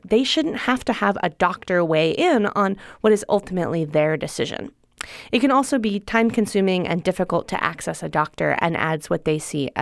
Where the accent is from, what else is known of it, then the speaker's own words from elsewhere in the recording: Berkeley, California, United States; I'm from Berkeley.